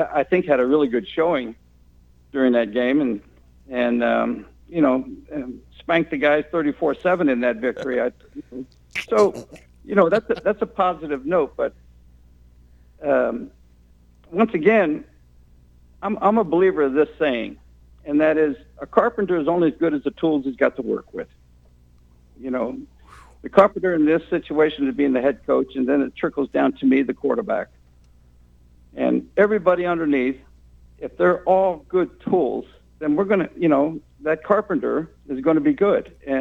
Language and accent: English; St. Petersburg, Florida, United States; when I was in high school, to which, you know, I grew up in St. Pete, Florida.